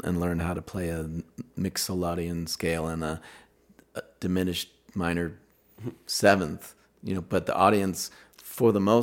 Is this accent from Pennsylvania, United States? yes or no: yes; Pittsburgh, Pennsylvania, United States; That's so interesting, you know, because I come up from Pittsburgh where the punk scene is like, that's the music scene.